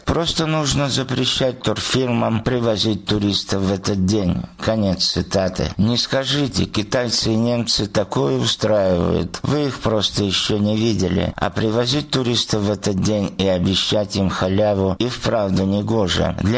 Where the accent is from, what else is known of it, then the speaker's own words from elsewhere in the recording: Lykhny, Abkhazia, Georgia; Всегда очень горжусь тем, что я родом из Лыхны.